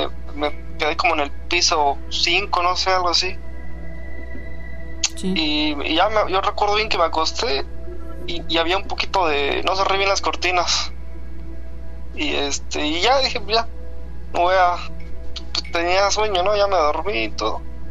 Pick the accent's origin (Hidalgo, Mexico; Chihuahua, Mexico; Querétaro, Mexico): Hidalgo, Mexico; now in Argentina; Ahorita ando de Argentina, le estoy hablando, pero yo soy de Hidalgo.